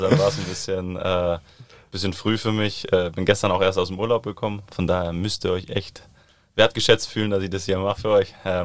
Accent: South Germany, Germany; aber ich komme ja eigentlich aus dem Süden des Landes, von daher vermisse ich meine Freunde dann schon, Familie auch

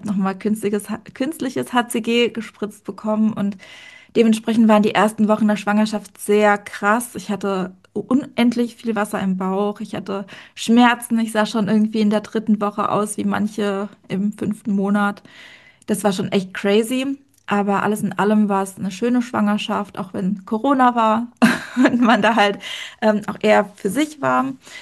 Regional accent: Germany; ich komme aus der Nähe von Heidelberg, also Bergstraße, falls das dem einen oder anderen was sagt.

